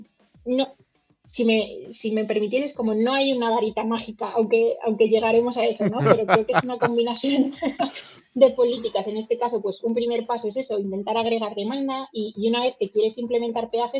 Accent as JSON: {"language": "Spanish", "town": "Madrid", "region": "Community of Madrid", "country": "Spain", "said": "Aquí en Madrid, yo soy de Madrid"}